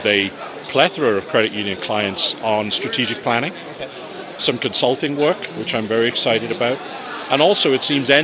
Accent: Wales, United Kingdom; voice technology doesn't understand the Scottish very well, but being Welsh, I'm okay.

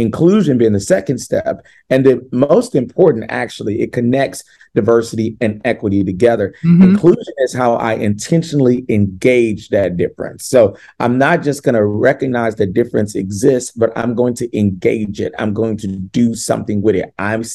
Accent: Louisiana, United States; You know, I'm from Louisiana, and if we don't do anything else good in Louisiana

